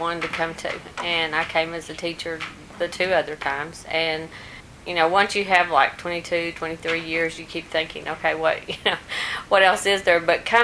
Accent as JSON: {"language": "English", "town": "Midland", "region": "Texas", "country": "United States", "said": "I'm from Midland, and I was a teacher assistant for 16 years."}